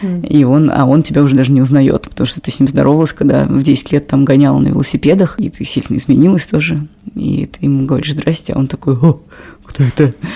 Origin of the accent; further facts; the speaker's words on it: Moscow, Russia; Я родилась в Москве, и мои родители родились в Москве. Я, получаюсь, москвичка в каком-то чуть ли не седьмом поколении.